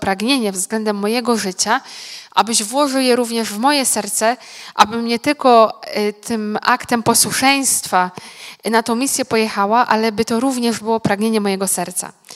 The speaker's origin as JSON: {"language": "Polish", "town": "Polkowice", "region": "Lower Silesian Voivodeship", "country": "Poland", "moved": "as an adult", "lives_now": "Uganda", "said": "Pochodzę z Dolnego Śląska, z Polkowic i od 11 lat mieszkam i służę w Ugandzie. Wyjechałam, jak miałam 23 lata i tam już zostałam."}